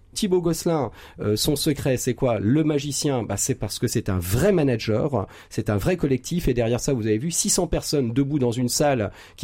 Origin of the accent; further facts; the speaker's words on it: France; Je suis fier, je suis français, j'aime mon pays